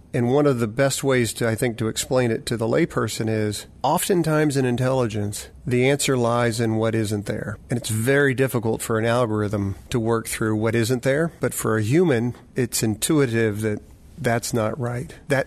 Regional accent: United States; I'm a American male, so I'm watching something on SportsCenter.

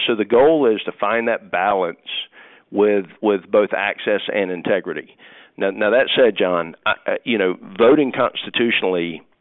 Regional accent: United States; And look, I'm an American. He's my president.

